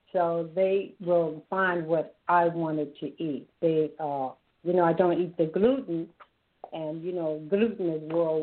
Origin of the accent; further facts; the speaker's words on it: Memphis, Tennessee, United States; also born or lived in Fort Eustis, United States / St. Louis, United States / California, United States; now in Florida, United States; I was born in Fort Eustis, Virginia, and I'm the middle child of 11 children. I was raised in Memphis. I left Memphis, moved to St. Louis. I left St. Louis, went to California, and now I'm in Florida.